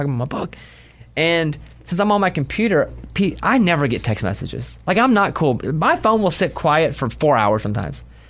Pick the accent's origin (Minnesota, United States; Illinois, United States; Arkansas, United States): Arkansas, United States; Mountain Pine; My hometown, Mountain Pine, just got a phone tower in the past 2 years. You would drive into my town, because I would go back